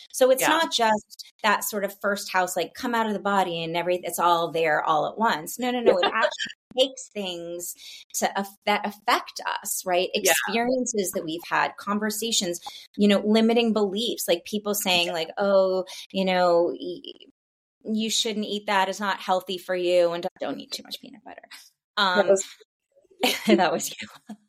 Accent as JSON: {"language": "English", "town": "Los Angeles", "region": "California", "country": "United States", "tie": "born or raised there", "said": "when I was growing up in Los Angeles, every night on the news, there was an air quality monitor conversation"}